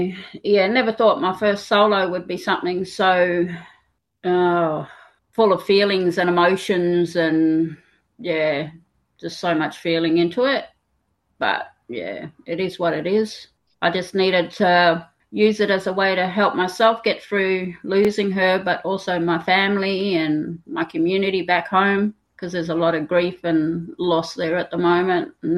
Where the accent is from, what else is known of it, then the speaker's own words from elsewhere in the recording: Roebourne, Western Australia, Australia; I'm Indubrundi and I'm from Roebourne in the Pilbara.